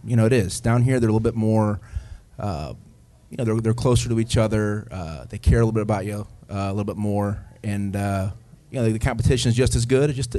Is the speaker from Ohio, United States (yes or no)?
yes; Cleveland, Ohio, United States; I was born and raised in Cleveland. North Olmsted High School is where I graduated from.